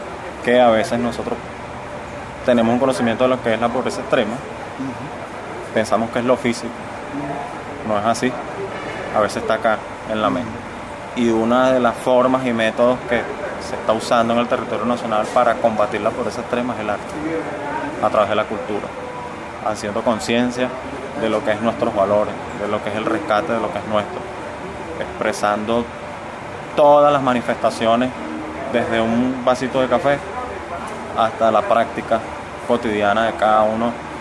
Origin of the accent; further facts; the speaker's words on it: Venezuela; Nuestro deber como venezolano, nacionalista, tradicionalista, bolivariano